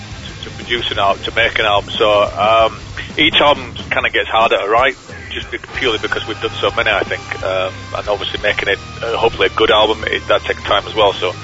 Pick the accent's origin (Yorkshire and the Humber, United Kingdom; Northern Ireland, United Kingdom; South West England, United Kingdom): Yorkshire and the Humber, United Kingdom; we're a band from Yorkshire and we feel kind of different to perhaps the rest of England in Yorkshire.